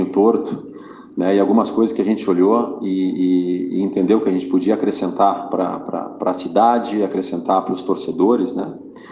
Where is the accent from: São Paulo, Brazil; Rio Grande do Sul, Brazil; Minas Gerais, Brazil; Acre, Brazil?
Rio Grande do Sul, Brazil; Caxias do Sul; Eu sou de Caxias do Sul e eu cresci assistindo o jogo do Juventude, né?